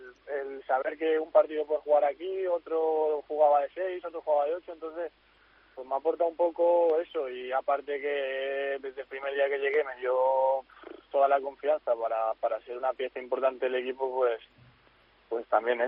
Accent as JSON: {"language": "Spanish", "region": "Balearic Islands", "country": "Spain", "said": "y con la ilusión de que puede ser importante para el Mallorca, y encima le sumas que es el equipo de mi tierra, pues aún más ganas si cabe."}